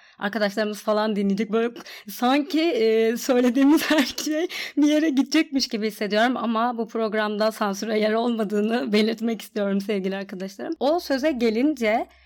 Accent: Antalya, Turkey; Ben küçük bir şehirde büyüdüm. Yani Antalya'mıza küçük diyorum ama gerçekten küçük. Yani şimdi bir masada otursak herkes herkesi bir şekilde tanır.

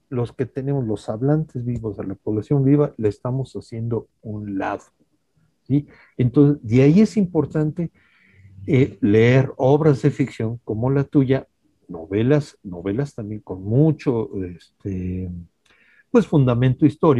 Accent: Xochimilco, Mexico City, Mexico; los toponímicos, los nombres de lugares, mi pueblo, Chimalcoyot, Xochimilco, la comida

